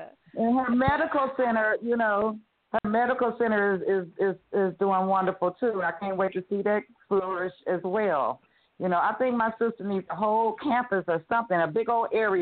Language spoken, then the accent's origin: English; Detroit, Michigan, United States; I'm from Detroit.